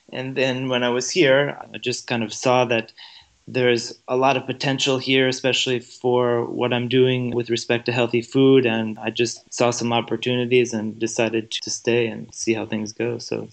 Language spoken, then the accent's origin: English; Michigan, United States; now in United Arab Emirates; I grew up in Michigan, quite close to the Canadian border, but the other side of Canada